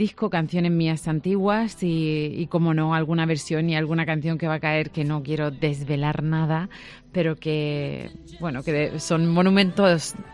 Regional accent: southern Spain, Spain; como yo soy una mujer española de raza, no dejo de serlo, ¿no? Porque haber sido del sur de España y tengo mi carácter y mis ojos negros

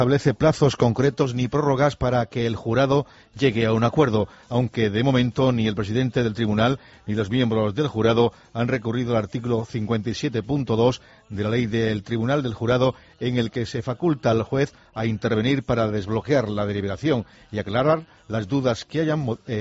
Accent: Candeleda, Castile and León, Spain; He estado en un concierto de … sí señor, cerca de mi pueblo, en Candeleda.

